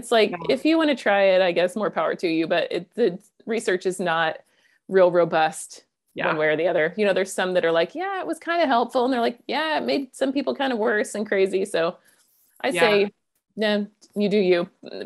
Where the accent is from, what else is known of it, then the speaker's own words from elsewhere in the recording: Omaha, Nebraska, United States; also born or lived in Dallas, United States; I was born and raised in Omaha. The only time I left was when my husband was in residency in Texas, in Dallas.